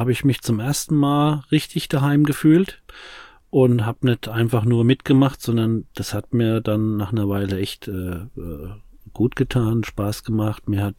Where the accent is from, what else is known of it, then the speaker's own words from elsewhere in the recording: Aschaffenburg, Bavaria, Germany; ich komme mal aus dem Umfeld von Frankfurt, also Aschebesch. In Aschebesch reden sie hessischer, babbeln sie hessischer wie die Hessen, aber Aschaffenburg ist halt noch Bayern.